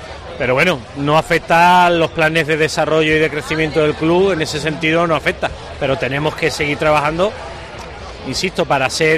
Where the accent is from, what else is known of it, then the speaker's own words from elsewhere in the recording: Cádiz, Andalusia, Spain; now in El Puerto de Santa María, Spain; Yo que soy de Cádiz, pero también me vine relativamente joven a una localidad, al puerto de Santa María, a vivir.